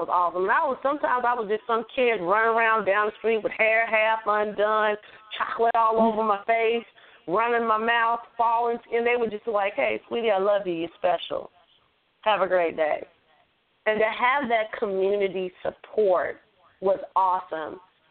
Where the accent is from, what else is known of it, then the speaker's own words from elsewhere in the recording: Kentucky, United States; So when she would come down to Kentucky, I'm from Kentucky, so when she would come out to Kentucky